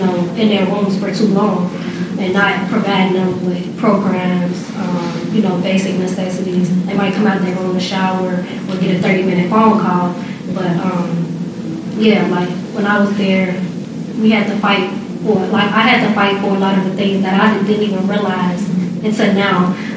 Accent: Chicago, Illinois, United States; I am also one of the co-founders of Brave Initiative. I'm 25 years old. I was born and raised in Chicago, of course.

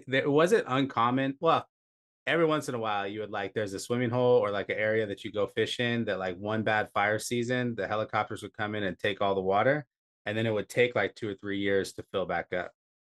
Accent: California, United States; I was born in SoCal. I grew up in NorCal. I met my wife in Baja Cal, and now I live in Los Angeles. For me, the best coast is the West Coast.

